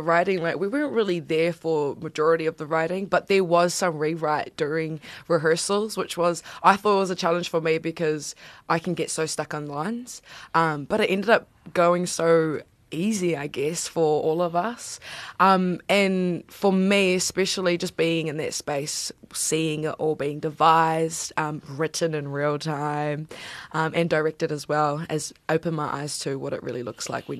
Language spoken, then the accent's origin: English; New Zealand; I'm also a Kiwi as well